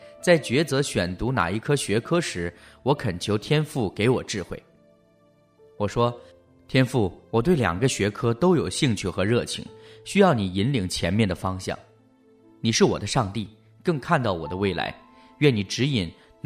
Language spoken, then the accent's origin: Chinese; Macau; born there; 我出生在澳门，13岁跟师父学装修造家具